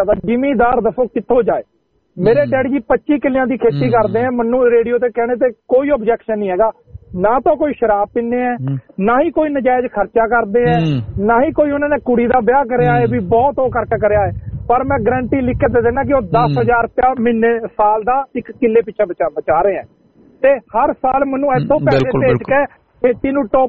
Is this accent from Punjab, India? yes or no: no; Haryana, India; ਮੈਂ ਬੇਸਿਕਲੀ ਹਰਿਆਣੇ ਤੋਂ ਬਿਲੋਂਗ ਕਰਦਾ